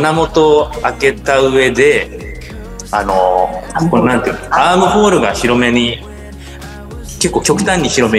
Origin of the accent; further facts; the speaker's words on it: Kyushu, Japan; 生まれも育ちもこの方九州で。